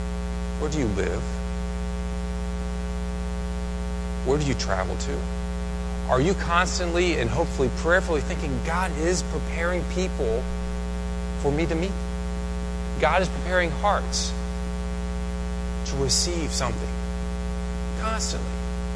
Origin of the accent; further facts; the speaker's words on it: United States; Sylvie's from France, I'm from the States